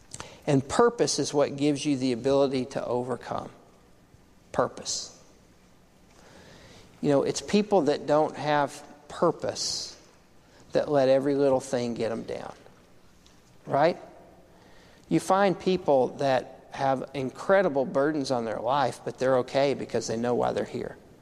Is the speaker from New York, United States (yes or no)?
no; Texas, United States; A great illustration of this, being a Texan, rattlesnakes are pretty regular in Texas, okay?